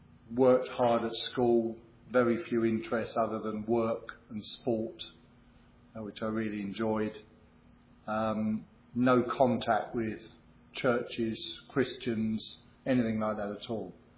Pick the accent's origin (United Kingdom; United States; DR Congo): United Kingdom; London; Born and raised in London, I don't suppose I've moved more than 5 or 6 miles since I was born.